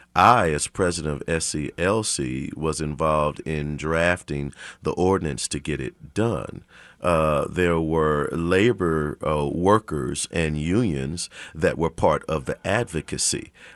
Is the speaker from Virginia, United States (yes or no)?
no; Kansas City, Missouri, United States; I'm a native son of Kansas City. Product of the Kansas City, Missouri public schools, spent time growing up with my footprint across Prospect, Linwood Boulevard, Indiana, Paseo, Troost Avenue. So I'm homegrown, educated here and grew up here